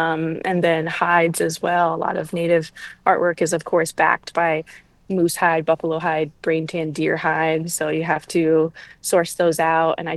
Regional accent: Delaware, United States; So I decided to forego that opportunity and raise my son and plant some roots back in Delaware, my home state. So that's what brought me back here. And so coming back to Delaware was big for me in that I reconnected with a lot of childhood friends that I had known before we moved.

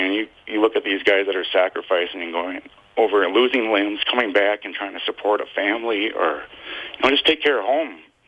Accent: Thief River Falls, Minnesota, United States; also born or lived in Red Lake; some of them are from my hometown of Thief River Falls, which that's not my birthplace. My birthplace is Red Lake, Minnesota. Some of y'all don't know, I am native.

